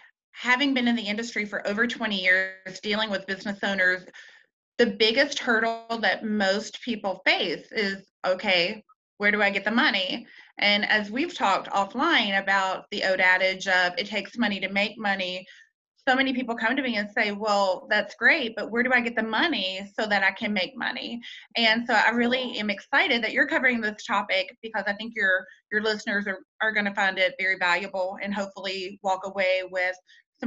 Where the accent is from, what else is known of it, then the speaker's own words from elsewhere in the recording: Taylorsville, Kentucky, United States; now in Louisville, United States; I grew up in Taylorsville, Kentucky, which is a little country town outside of Louisville.